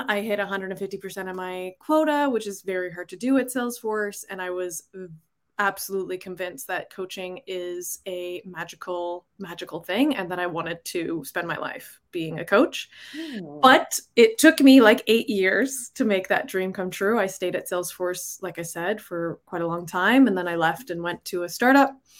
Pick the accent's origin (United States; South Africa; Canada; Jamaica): Canada; Toronto, Ontario; now in Ottawa, Canada; I'm actually originally from Toronto, but I just recently moved to Ottawa.